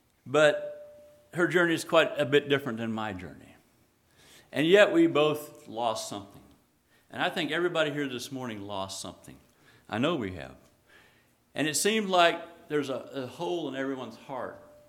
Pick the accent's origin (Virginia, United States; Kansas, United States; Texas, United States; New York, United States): Kansas, United States; also born or lived in Indiana; And I lived in Indiana. I grew up in Kansas. Moved to Indiana and was there 15 years.